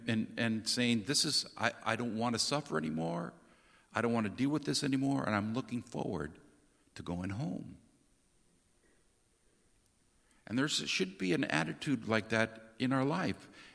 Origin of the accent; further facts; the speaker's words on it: United States; We were a little strange because we're from America and we always like ice with our drinks.